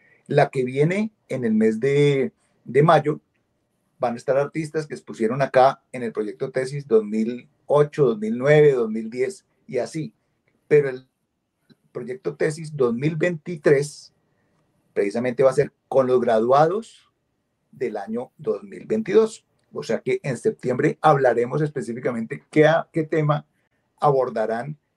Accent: Colombia; como colombianos también

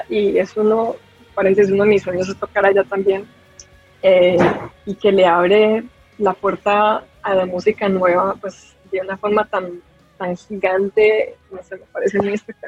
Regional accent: Medellín, Antioquia, Colombia; pues tengo familia en Bogotá, pero crecí más en Medellín.

